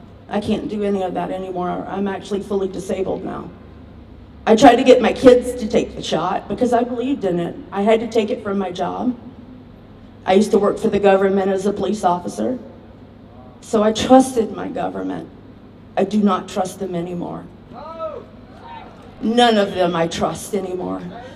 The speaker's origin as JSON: {"language": "English", "region": "the South", "country": "United States", "accent": "Southern", "lives_now": "Minnesota, United States", "said": "As she said, I'm from the United States. I live in Minnesota, but if you can tell by the accent, I'm from the South."}